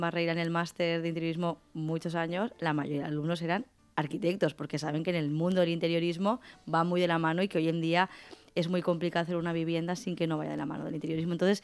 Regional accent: Valencian Community, Spain; humildemente como valencianos...

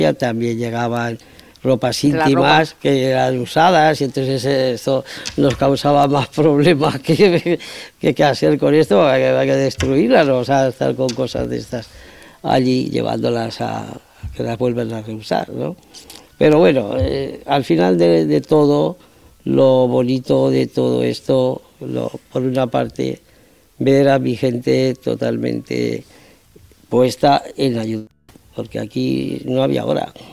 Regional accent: Barranquilla, Atlántico, Colombia; born there; como nací en Barranquilla, Colombia, recibo la llamada del embajador

